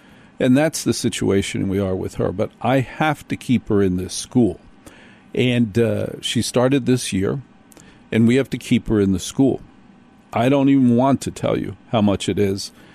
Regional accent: New Jersey, United States; And I'm from Jersey.

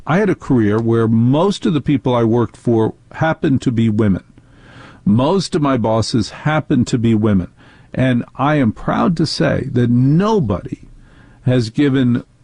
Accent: Maplewood, New Jersey, United States; I grew up in Maplewood, New Jersey.

